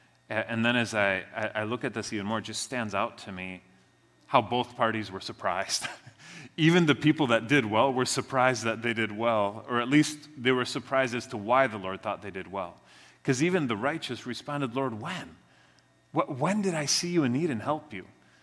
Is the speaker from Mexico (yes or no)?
yes; Mexico; moved away as an adult; also born or lived in Charlotte, United States; I was born in Mexico. I grew up there most of my life. When I was 18, I left Mexico, moved to Carolina, lived in Charlotte for a while, went to school there, and eventually moved back to Mexico.